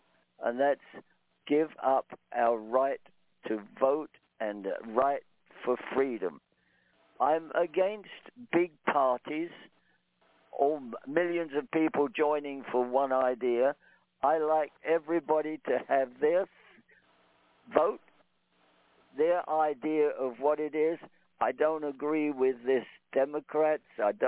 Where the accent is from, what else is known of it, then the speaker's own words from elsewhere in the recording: England, United Kingdom; now in United States; came to America in 1953. And I've never regretted leaving England, although I love England and I love being an Englishman.